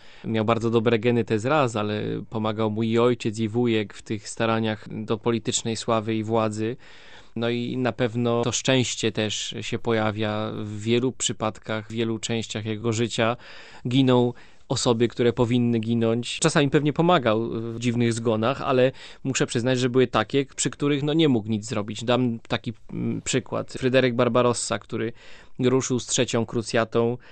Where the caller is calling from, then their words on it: Łódź, Łódź Voivodeship, Poland; Ja jestem z Łodzi.